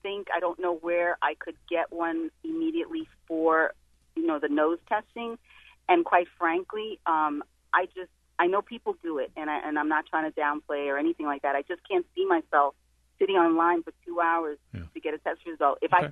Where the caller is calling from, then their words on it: Miami, Florida, United States; I'm calling you from Miami, Florida.